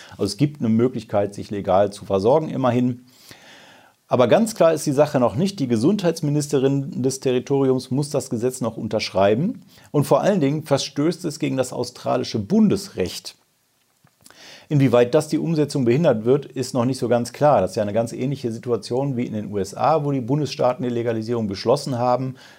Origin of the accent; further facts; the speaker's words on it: Wuppertal, North Rhine-Westphalia, Germany; Gucken wir in meine Heimat, Bergisches Land, Wuppertal.